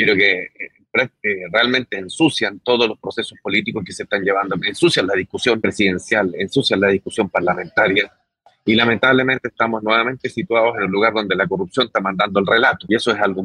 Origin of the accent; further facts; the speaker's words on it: Chile; somos todos chilenos, yo comparto, somos todos chilenos.